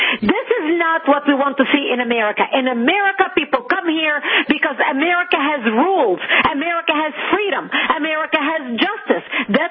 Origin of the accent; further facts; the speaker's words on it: Lebanon; I was born and raised in Lebanon, which used to be Paris of the Middle East